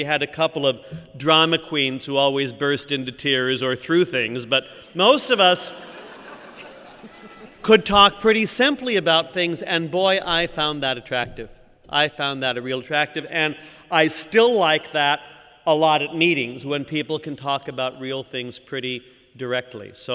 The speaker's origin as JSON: {"language": "English", "town": "San Jose", "region": "California", "country": "United States", "tie": "born there", "said": "I'm 57 years old. I was born in San Jose, California."}